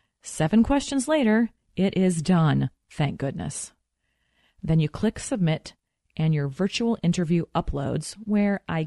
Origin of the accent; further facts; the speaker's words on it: Midwest, United States; And because I was raised in the Midwest, I was taught never to brag or be boastful.